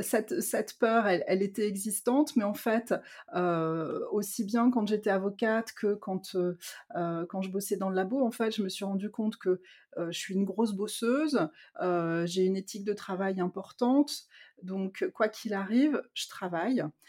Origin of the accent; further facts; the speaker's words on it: France; moved away as an adult; also born or lived in London, United Kingdom; moi, je suis partie de France, j'avais 19 ans, j'y reviens après l'INSEAD, j'ai 30 ans, et donc pendant toutes ces années de ma vingtaine d'années, j'étais à Londres, et en Angleterre